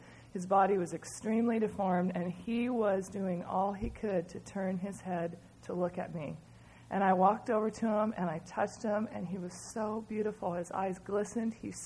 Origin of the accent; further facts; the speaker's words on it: California, United States; when I said I was from America and from California.